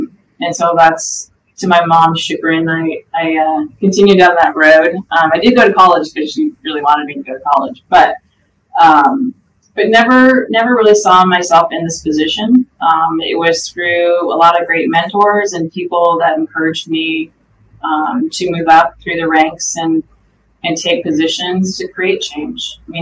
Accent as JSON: {"language": "English", "town": "Malibu", "region": "California", "country": "United States", "tie": "born or raised there", "also_born_or_lived": "Santa Monica", "said": "Yeah, so I was born in Santa Monica. My family, both my parents were born in the LA area and were raised in the LA area. But we were living in Malibu, of all places"}